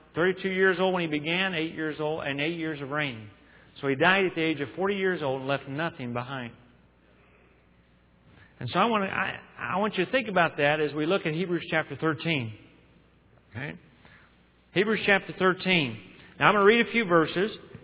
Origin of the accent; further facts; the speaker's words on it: Texas, United States; I'm not sophisticated. I'm from Texas. I tell folks everywhere.